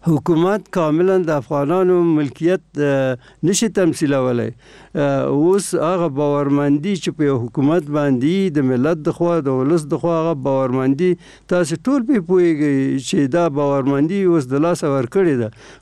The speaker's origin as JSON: {"language": "Pashto", "country": "Afghanistan", "said": "افغانان وژل کیږي افغانانو کور ورانیږي نو خو زه هم افغان ی"}